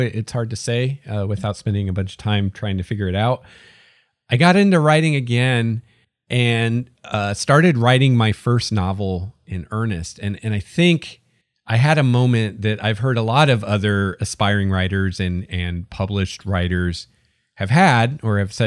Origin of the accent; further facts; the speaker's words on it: Indiana, United States; I grew up in rural Indiana. We had a tiny little library in my hometown, and this was before the internet.